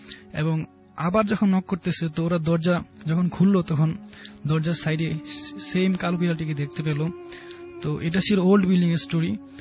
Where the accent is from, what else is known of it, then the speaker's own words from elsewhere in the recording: Gazipur, Dhaka Division, Bangladesh; আমার home town Gazipur.